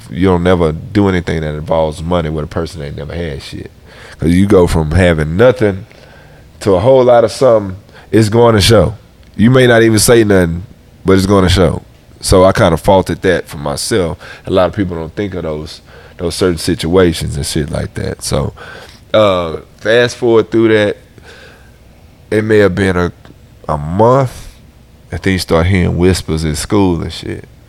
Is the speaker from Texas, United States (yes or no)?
yes; Missouri City, Texas, United States; and I'm from Ridgegate. So we went back to the old part of Mo City